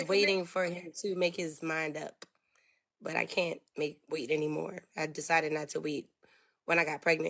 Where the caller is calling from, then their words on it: Maryland, United States; I'm calling you from the DMV area, Maryland.